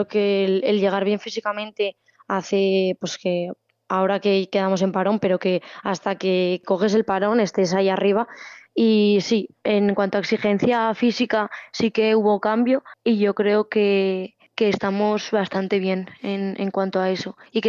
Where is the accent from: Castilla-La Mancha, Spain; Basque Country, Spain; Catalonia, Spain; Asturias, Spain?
Asturias, Spain; Oviedo; Sí, yo soy de aquí de Oviedo, de las afueras de Oviedo, y acabé en Avilés.